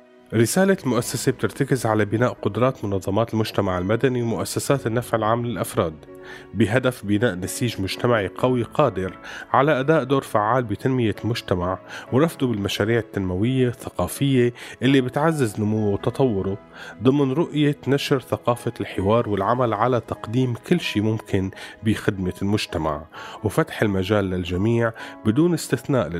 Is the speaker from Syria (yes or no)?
yes; Syria; وهذا الشيء نحن منفتقده كسوريين،